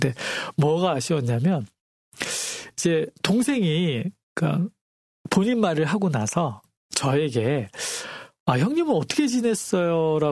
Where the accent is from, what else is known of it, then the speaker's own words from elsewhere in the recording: Jeju, South Korea; 제가 제주도에서 어린 시절을 보냈거든요.